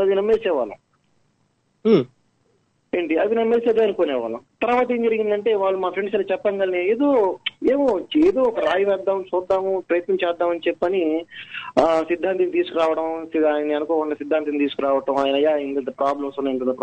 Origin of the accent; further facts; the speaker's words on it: Bapatla, Andhra Pradesh, India; అయితే మరి బాపట్ల మండలం, బాపట్ల మాది బాపట్లలే, గుంటూరు జిల్లా, ఆంధ్రప్రదేశ్.